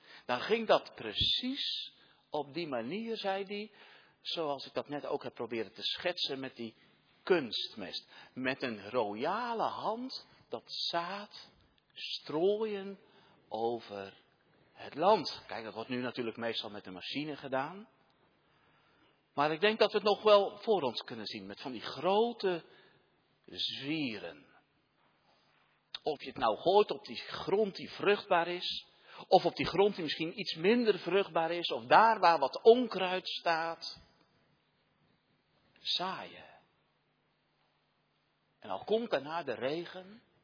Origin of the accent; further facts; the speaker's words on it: Katwijk aan Zee, South Holland, Netherlands; Zelf kom ik van oorsprong uit Katwijk aan Zee, dat weet u misschien.